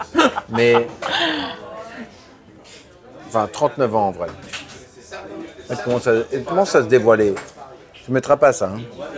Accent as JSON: {"language": "French", "country": "France", "said": "Non, on a beaucoup de chance, hein, nous, chez nous, en France."}